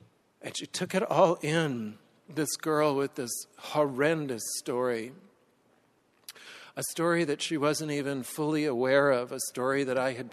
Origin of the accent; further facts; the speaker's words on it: Edina, Minnesota, United States; So you can see, I come a long way from Edina to San Pedro Sula.